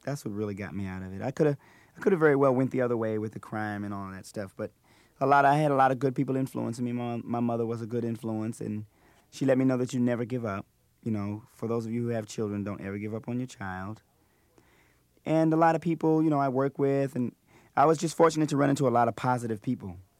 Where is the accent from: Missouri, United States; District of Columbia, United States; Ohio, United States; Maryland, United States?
District of Columbia, United States; Washington; I grew up in D.C., Washington, D.C.